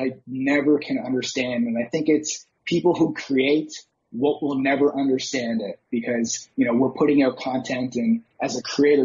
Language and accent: English; Canada; And I grew up in Canada. So I'm living in the East Coast of Canada.